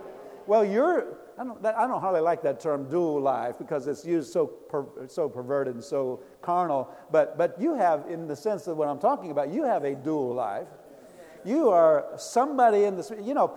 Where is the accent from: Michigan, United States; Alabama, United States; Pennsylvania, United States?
Pennsylvania, United States; You know, I grew up in Pennsylvania, and whenever I think of home, I think of Pennsylvania, mom and dad's house, you know, the farm where I grew up on